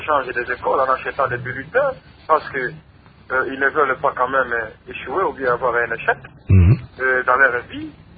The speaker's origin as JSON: {"language": "French", "region": "Maniema", "country": "DR Congo", "said": "chez nous, au Congo, ou au Maniema"}